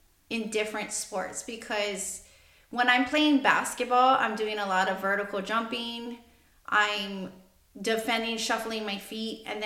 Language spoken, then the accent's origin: English; Hawaii, United States; moved away as an adult; now in Winters, United States; Well, I'm from Hawaii, so I'm born and raised in Hawaii, and I moved here about 9 years ago.